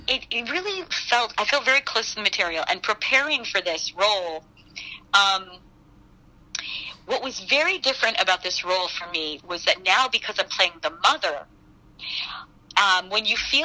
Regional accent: New York, United States; And then also I'm from Long Island. So I really felt very close to the material.

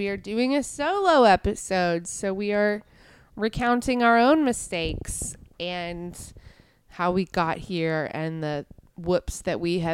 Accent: Jackson, Mississippi, United States; I'm from Jackson, whatever. And I was like, I'm from Mississippi and I do comedy down there.

